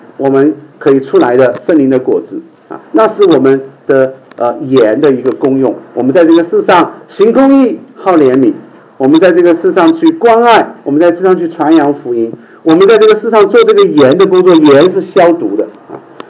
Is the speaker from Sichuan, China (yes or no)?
yes; Sichuan, China; 我觉得我们四川人是最容易理解这个比喻的，我们家家都有泡菜坛子啊。